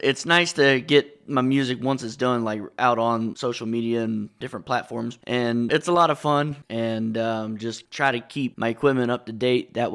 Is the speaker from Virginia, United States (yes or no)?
yes; Monterey, Virginia, United States; I am an electronic dance music artist, and I'm from Monterey, Virginia.